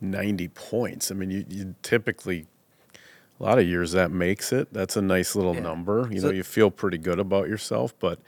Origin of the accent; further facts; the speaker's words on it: Minnesota, United States; because I'm from Minnesota and clearly don't always see things super clearly.